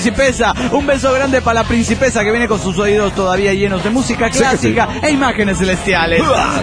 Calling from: Turmero, Aragua, Venezuela; de Turmero, Venezuela.

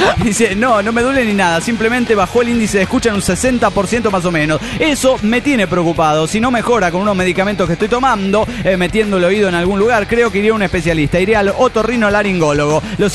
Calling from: Zapopan, Jalisco, Mexico; de Zapopan, México.

